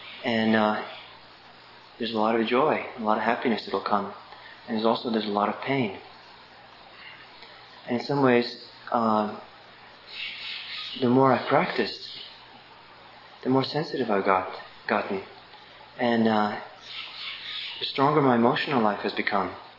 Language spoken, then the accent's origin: English; Los Angeles, California, United States; I also grew up in Los Angeles. And growing up in Los Angeles, I often felt that Israel was just a suburb of Los Angeles.